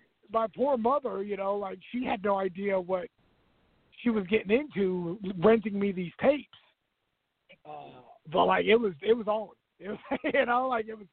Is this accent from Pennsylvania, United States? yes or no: no; California, United States; I grew up in California, so like that was a WWF hotbed.